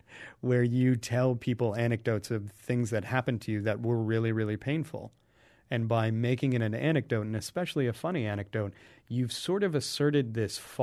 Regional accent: Ohio, United States; Whereas if I was in my hometown in central Ohio, people would again and again be confronting me with things that I didn't know.

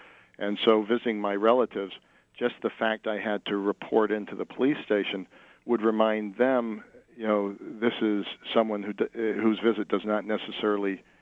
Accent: United States; freedoms that I, as an American, had always taken for granted.

